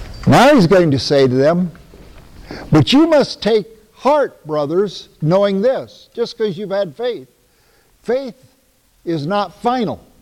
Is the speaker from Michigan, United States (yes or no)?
no; Iowa, United States; born there; I never immigrated. What on earth am I doing being born in Iowa?